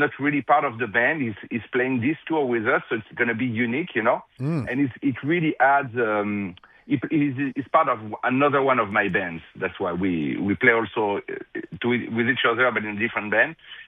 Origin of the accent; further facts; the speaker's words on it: Fontainebleau, Île-de-France, France; English is a second language; I grew up in Fontainebleau, France.